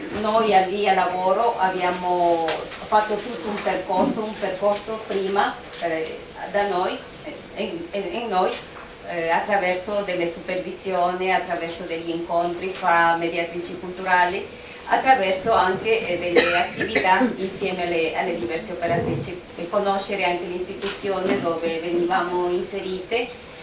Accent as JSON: {"language": "Italian", "country": "Ecuador", "said": "sono dall'Ecuador"}